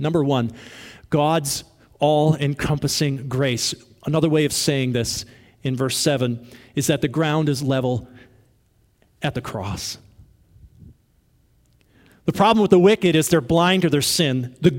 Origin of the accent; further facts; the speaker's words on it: West Coast, United States; And I grew up on the West Coast around mountains, and they're impressive.